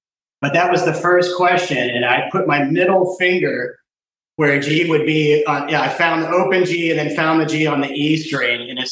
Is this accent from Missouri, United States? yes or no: no; Athens, Georgia, United States; also born or lived in Atlanta; because I came from Atlanta. I grew up in Athens, Georgia. I grew up playing there, but always in original bands.